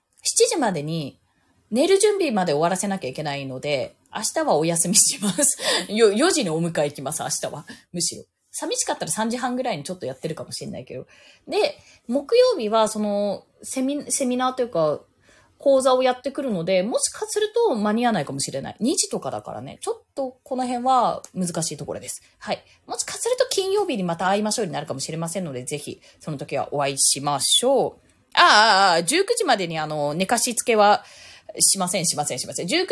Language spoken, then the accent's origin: Japanese; Bunkyo, Tokyo, Japan; 私の地元の文京区でね